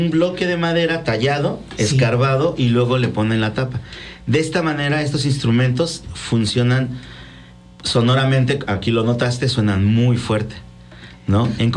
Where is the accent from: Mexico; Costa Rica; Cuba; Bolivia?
Mexico; fortalece las raíces de nuestra, de lo que somos como mexicanos.